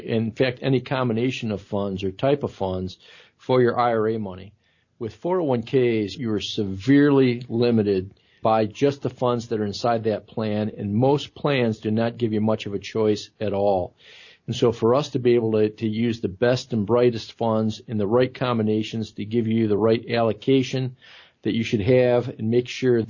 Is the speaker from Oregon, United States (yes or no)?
yes; Oregon, United States; I automatically take calls from everyone from Oregon. So that's my hometown. So it's my, you know, my area.